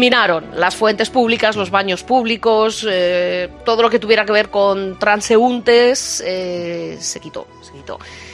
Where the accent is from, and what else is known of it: Spain; now in United Kingdom